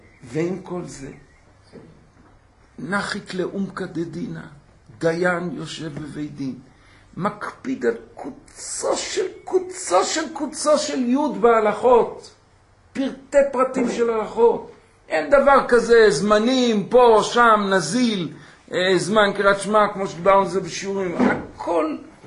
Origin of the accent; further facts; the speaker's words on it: Kfar Pines, Haifa District, Israel; הייתי רגיל כבר מצעירותי ללכת לרבנים, מקום שגדלתי, בכפר פינס